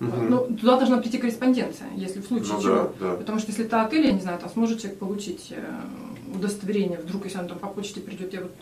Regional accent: Kamchatka Krai, Russia; я же тоже с Камчатки.

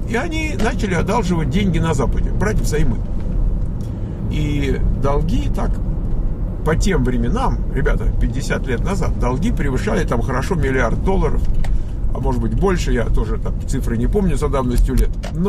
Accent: Moscow, Russia; first language ru; я не вырос в Польше, я вырос в Москве. И, собственно, а что? Ну и вот у меня родной язык русский, я вырос в русской культуре

